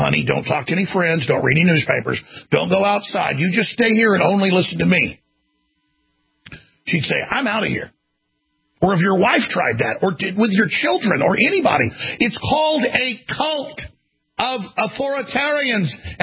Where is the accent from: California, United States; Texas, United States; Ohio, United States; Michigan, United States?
Texas, United States; Dallas; I was growing up in Dallas, and the only place you could get beer was a black neighborhood.